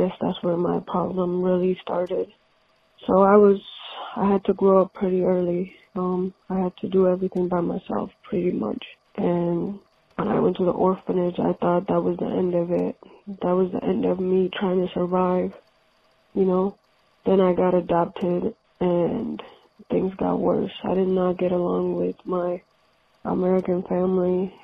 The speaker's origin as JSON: {"language": "English", "country": "Ethiopia", "tie": "born or raised there", "said": "I grew up in Ethiopia, and I grew up with my two little brothers, an older sister"}